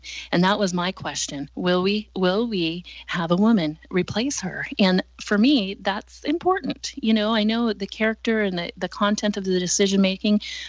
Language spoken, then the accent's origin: English; Oregon, United States; moved away as an adult; also born or lived in South Dakota; but I was raised in Oregon, went to high school at Sprague, and then I went to work at Mount Rushmore for the summer of 1989, and I lived in South Dakota for 28 years.